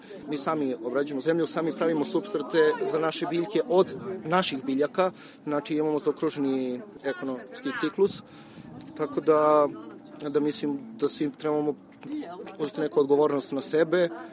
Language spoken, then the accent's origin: Serbian; Bor, Southern and Eastern Serbia, Serbia; zato što sam ja rodom iz Bora. Mislim da je zagađeno sve što postoji ovde.